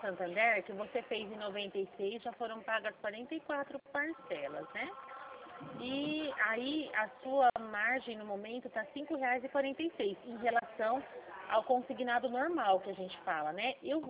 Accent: São Paulo, Brazil; A gente é da Alta Paulista, Alta Sorocabana

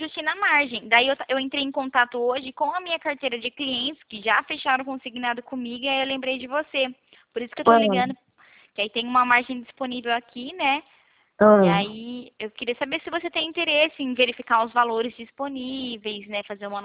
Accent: São Paulo, Brazil; Sou de São Paulo, sim.

